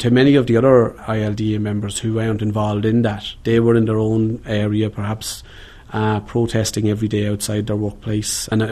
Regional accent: Dundalk, Leinster, Ireland; The fact that I'm from Dundalk was constantly referred to. My accent was referred to.

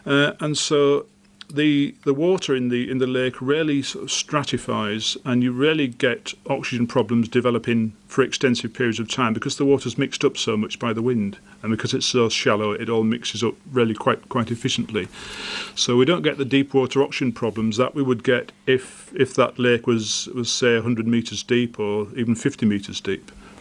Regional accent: England, United Kingdom; I'm an Englishman

